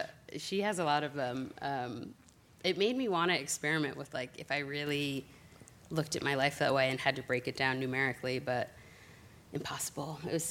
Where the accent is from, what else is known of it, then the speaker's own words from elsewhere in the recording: New Jersey, United States; I'm from New Jersey, so obviously I have a little bit of a bias there.